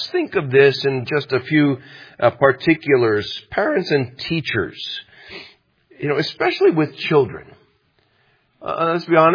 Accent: the South, United States; now in New Jersey, United States; Maybe I talk like I'm from the South. I hope they don't despise that. When I first came here to New Jersey, I got laughed at for talking that way. That's why I stopped talking that way.

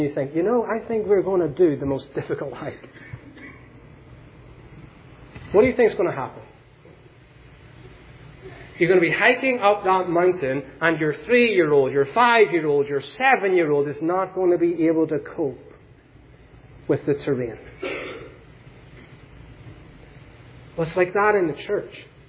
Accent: United Kingdom; I need to tread carefully on that one as a British person.

